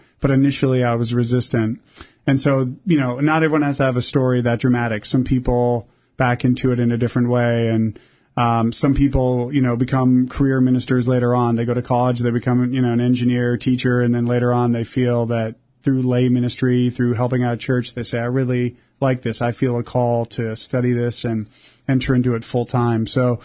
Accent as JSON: {"language": "English", "town": "Portland", "region": "Maine", "country": "United States", "tie": "born or raised there", "said": "My family, I grew up outside Portland, Maine, and my mom used to take us to a Christian retreat."}